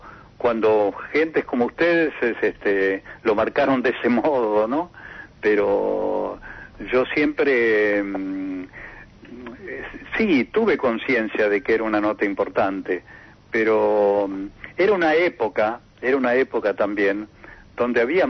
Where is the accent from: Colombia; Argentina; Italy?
Argentina; San Mariano, Santa Fe; Sí, mi pueblito santafesino.